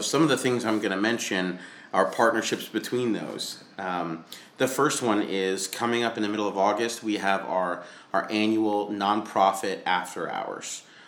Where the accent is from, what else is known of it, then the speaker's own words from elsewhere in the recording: Lincoln, Rhode Island, United States; Yeah, I'm originally from Lincoln, Rhode Island.